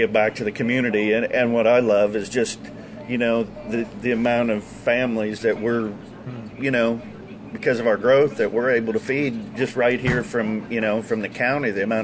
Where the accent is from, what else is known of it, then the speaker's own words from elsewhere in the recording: Illinois, United States; I grew up in Illinois, and my parents moved over here a couple years ago when my dad sold his business.